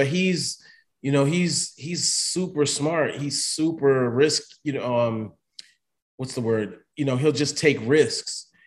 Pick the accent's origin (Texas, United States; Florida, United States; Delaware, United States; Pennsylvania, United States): Delaware, United States; now in New York, United States; And for me, moving to New York from Delaware was an easy transition because I knew exactly what I was going to experience in Brooklyn